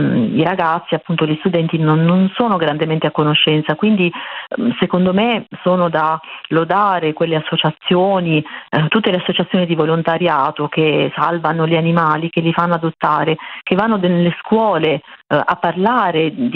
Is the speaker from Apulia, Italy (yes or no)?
yes; Apulia, Italy; born there; Io sono nata in Puglia